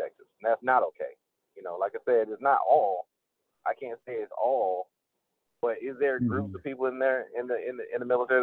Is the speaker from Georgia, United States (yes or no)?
no; Alabama, United States; I'm from Alabama. And being back home, the funny part about it for me is that in Alabama, I've never really been pulled over for anything like that.